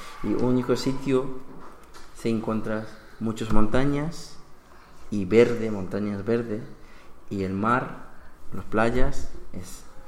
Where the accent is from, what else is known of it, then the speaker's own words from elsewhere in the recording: Santiniketan, West Bengal, India; Spanish is a second language; En India es mi pueblo. Mi pueblo me encanta, en Santiniketan, donde yo crecí desde pequeñito.